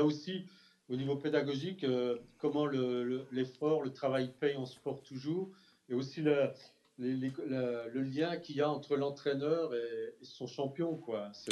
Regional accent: Bourgogne-Franche-Comté, France; born there; hein, de Bourgogne, ma région natale.

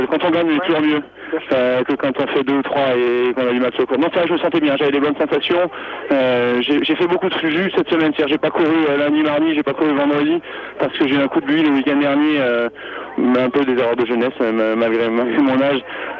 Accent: Rennes, Brittany, France; je suis rennais, il y a 15 km à Rennes, 1 km de chez moi aujourd'hui.

